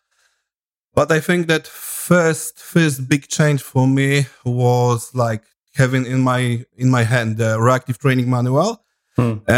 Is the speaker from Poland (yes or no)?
yes; Poland; And as you know, I'm from Poland, so we were influenced by Eastern Soviet bloc of coaching